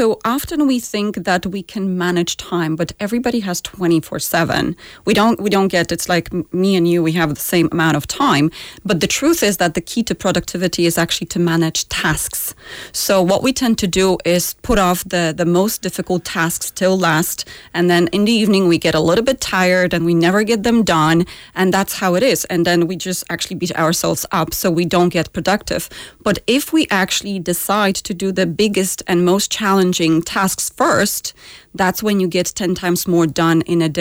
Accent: Poland; I'm from Poland originally.

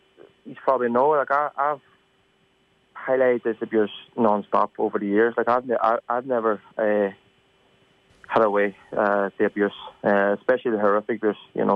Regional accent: Ireland; But I think we, as Irish people, my men or women, we've been guilty ourselves because we've allowed it to happen.

